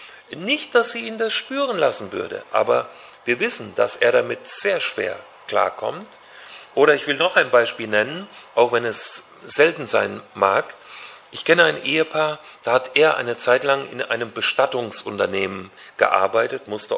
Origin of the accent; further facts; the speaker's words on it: Hesse, Germany; Ich komme aus Nordhessen, aus der Nähe von Kassel. Meine Eltern waren ganz einfache, schlichte Handwerker und Nebenerwerbslandwirte.